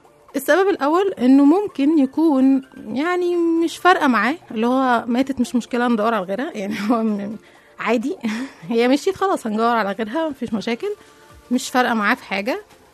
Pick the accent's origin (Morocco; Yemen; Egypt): Egypt; لما اكتشفنا إحنا كمصريين، لما اكتشفنا الرسومات على جدران المقابر